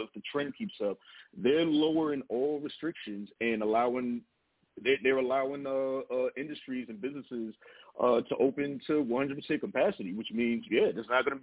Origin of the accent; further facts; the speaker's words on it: New York City, New York, United States; As a New Yorker, whew, I'm glad.